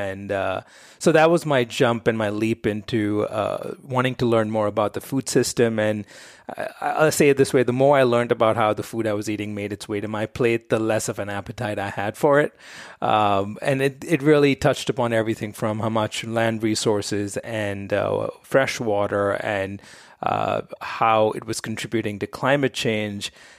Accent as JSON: {"language": "English", "town": "Mumbai", "region": "Maharashtra", "country": "India", "tie": "born or raised there", "second_language": "English", "said": "I grew up in Bombay, India, and I started my professional career as an attorney."}